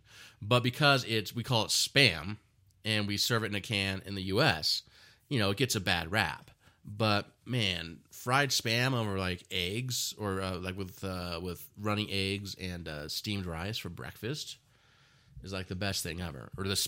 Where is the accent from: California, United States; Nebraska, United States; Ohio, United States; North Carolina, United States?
California, United States; I grew up in California, which has some of the most fertile farmland anywhere in the world.